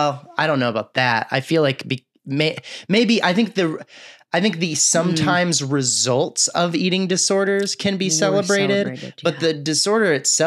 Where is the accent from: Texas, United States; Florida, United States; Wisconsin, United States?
Texas, United States; I grew up in Texas with a bunch of people that we didn't know anything about nutrition.